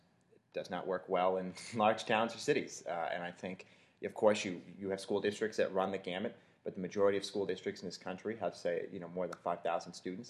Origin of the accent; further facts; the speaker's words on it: New England, United States; I come from New England, and New England in towns has a very sort of direct tradition of democracy.